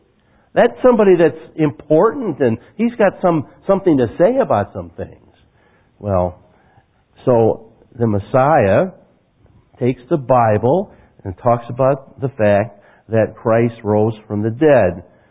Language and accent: English; Genoa City, Wisconsin, United States; also born or lived in Illinois; I come from Genoa City, Wisconsin. Any of you ever heard of Genoa City? It's a little bitty town.